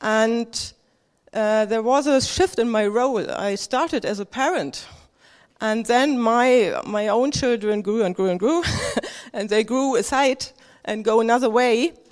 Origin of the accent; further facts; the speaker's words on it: Germany; English is a second language; I'm very concerned about my English, please. I'm from Germany, so I will gather all my English words I have.